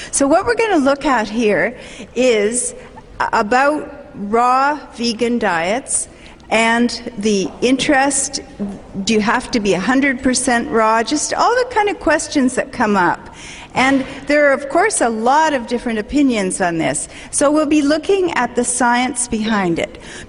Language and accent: English; Canada; I'm from Canada, but I've been many, many places